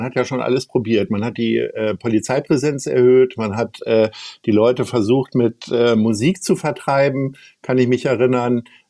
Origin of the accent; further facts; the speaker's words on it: Hanover, Lower Saxony, Germany; now in Hamburg, Germany; Also ich komme ja aus Hannover ursprünglich und das ist einer der schlimmsten Bahnhöfe, die es in Deutschland gibt